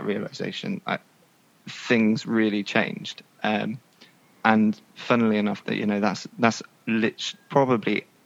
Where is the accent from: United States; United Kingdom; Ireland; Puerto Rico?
United Kingdom; Burnham-on-Sea, South West England; I grew up in Burnham-on-Sea and I went to school.